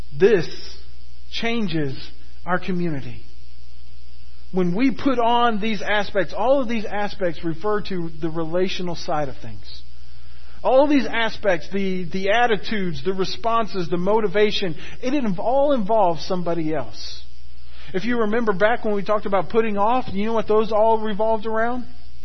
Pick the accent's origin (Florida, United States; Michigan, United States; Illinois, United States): Florida, United States; path of those hurricanes as they came across Florida, three of them intersected right over the top of my hometown.